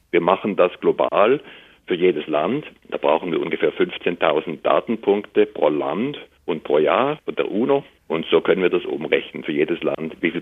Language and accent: German; Switzerland; Ich komme aus der Schweiz ursprünglich.